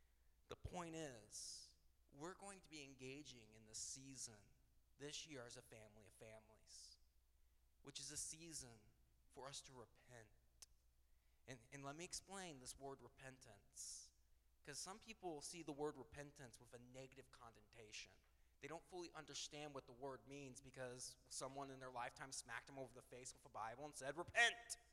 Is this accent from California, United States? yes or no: no; Indiana, United States; I'm from Southern Indiana.